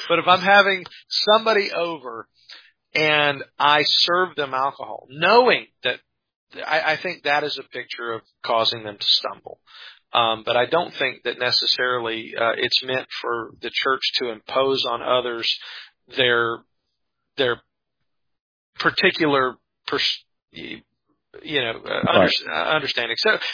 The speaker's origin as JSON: {"language": "English", "region": "the South", "country": "United States", "said": "Well, that's because we're both from the South."}